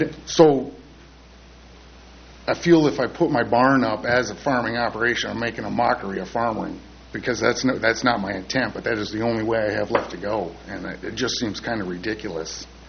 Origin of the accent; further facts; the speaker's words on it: United States; As an American, I think everything has just fallen apart